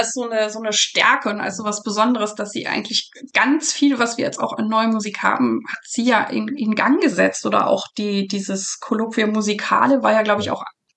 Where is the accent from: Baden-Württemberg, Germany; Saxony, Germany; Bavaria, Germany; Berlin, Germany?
Bavaria, Germany; Ich bin ja in Franken groß geworden